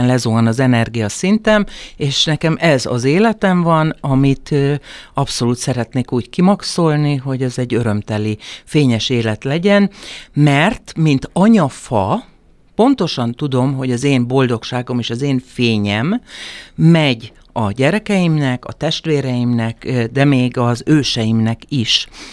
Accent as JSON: {"language": "Hungarian", "town": "Hajdúnánás", "region": "Hajdú-Bihar", "country": "Hungary", "lives_now": "Budapest, Hungary", "said": "egy 5 gyerekes családban elsőként születtem, tehát én voltam, aki először fölköltöztem Hajdonánásról Budapestre"}